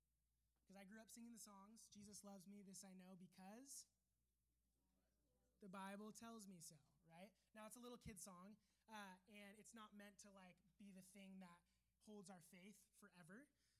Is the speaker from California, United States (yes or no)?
yes; Newport Beach, California, United States; I grew up in Newport Beach, my parents are Christian